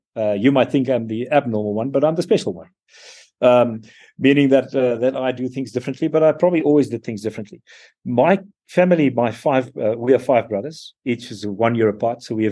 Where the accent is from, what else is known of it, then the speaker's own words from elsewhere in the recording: South Africa; So I absolutely love being a South African.